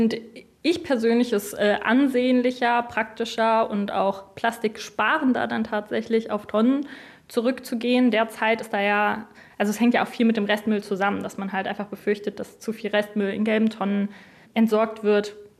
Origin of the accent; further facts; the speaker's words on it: Kürten, North Rhine-Westphalia, Germany; now in Frankfurt am Main, Germany; ich bin 25 Jahre alt, ich komme hier aus Kürten, wohne derzeit in Frankfurt am Main.